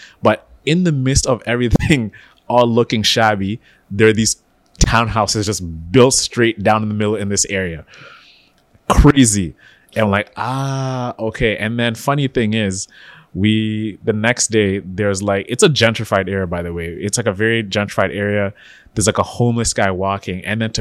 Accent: Canada; I'm like, guys, relax. Like, we're Canadian.

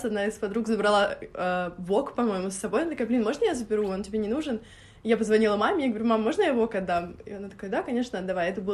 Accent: Moscow, Russia; also born or lived in Orekhovo-Zuyevo; Я родилась вообще не в Москве, но так получилось. Мои родители уже жили в Москве к этому моменту, на момент моего рождения

